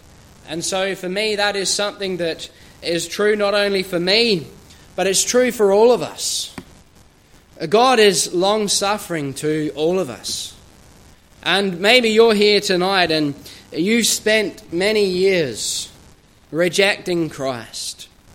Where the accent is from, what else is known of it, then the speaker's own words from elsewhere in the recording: Australia; now in Northern Ireland, United Kingdom; I am from Australia and grew up there, and it's been something for me that I've come here to Northern Ireland